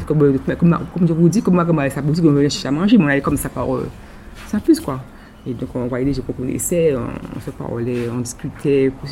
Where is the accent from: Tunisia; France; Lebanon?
France; Basse-Terre, Guadeloupe; chez nous à Bastère